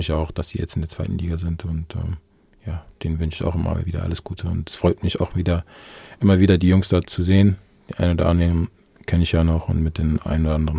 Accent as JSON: {"language": "German", "town": "Aachen", "region": "North Rhine-Westphalia", "country": "Germany", "tie": "born or raised there", "said": "Ich bin ja in Aachen aufgewachsen."}